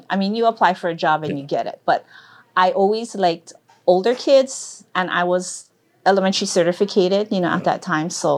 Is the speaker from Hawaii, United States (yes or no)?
yes; Hilo, Hawaii, United States; I grew up in Hilo, Hawaii, and had a wonderful childhood. First generation from my family to go to college.